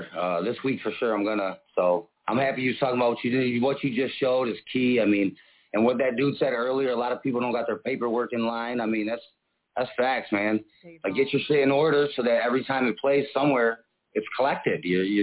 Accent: Buffalo, New York, United States; now in Phoenix, United States; I'm from Buffalo, but I'm out in Phoenix, Arizona.

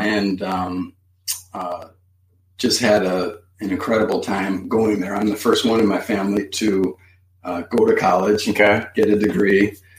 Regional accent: Chicago, Illinois, United States; Yeah, so growing up in Chicago, didn't know any better, never took vacations. We're totally a city boy.

